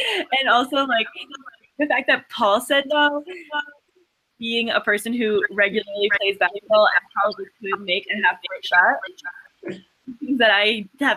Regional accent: Rhode Island, United States; I like running in Rhode Island. I grew up in Rhode Island.

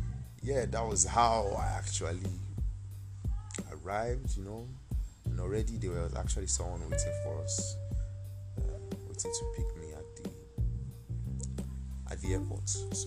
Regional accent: Nigeria; I mean, I don't know if there's just this stigma to actually being a Nigerian that I actually got notice of.

